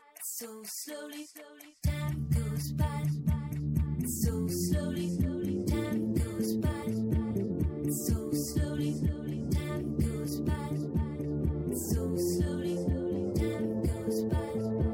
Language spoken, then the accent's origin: Greek; Germany; Ναι, και δεν έφυγα καθόλου σχεδόν από την Γερμανία. Έφυγα για ένα εξάμηνο και για το στρατό.